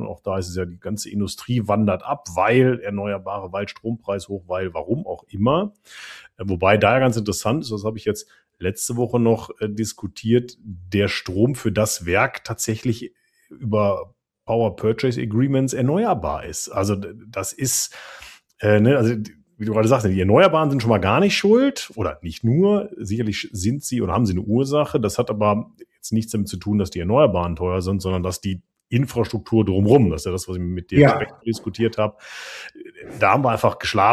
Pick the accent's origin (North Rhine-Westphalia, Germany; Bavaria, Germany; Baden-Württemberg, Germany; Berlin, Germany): North Rhine-Westphalia, Germany; Ich bin das Kind des Ruhrgebiets. Ich weiß, wie Städte aussehen können